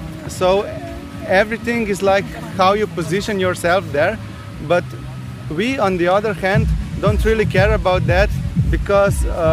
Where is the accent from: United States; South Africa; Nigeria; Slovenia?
Slovenia; Ljubljana; English is a second language; I'm from Ljubljana, the capital of Slovenia, and he's from Maribor, second biggest city.